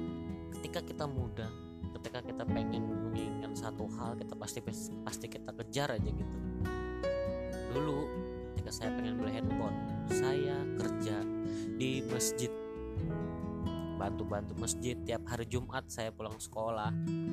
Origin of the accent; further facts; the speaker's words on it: Banjarmasin, South Kalimantan, Indonesia; usia 26 tahun, salah satu karyawan swasta di daerah saya. Saya berasal dari Banjarmasin, Kalimantan Selatan.